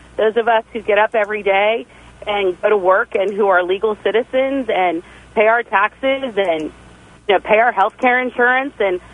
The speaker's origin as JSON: {"language": "English", "region": "Maryland", "country": "United States", "tie": "born or raised there", "said": "Maryland is right behind California, and I hate to say that because that's my home state"}